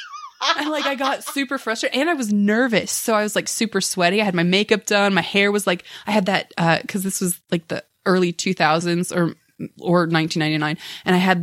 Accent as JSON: {"language": "English", "town": "Federal Way", "region": "Washington", "country": "United States", "tie": "born or raised there", "lives_now": "Tacoma, United States", "said": "now I live in Tacoma, but Federal Way will always be my hometown."}